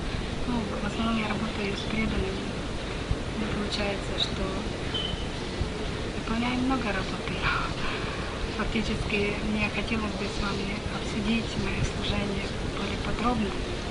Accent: Kyiv, Ukraine; Я из Киева

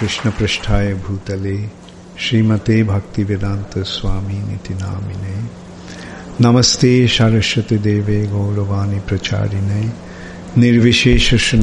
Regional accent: India; আমরা যখন যোগদান করেছিলাম ইসকনে সে 70 দশকের মাঝামাঝি সময়ে, তখন মুষ্টিমেয় আমরা কয়েকজন ভারতীয় ছিলাম

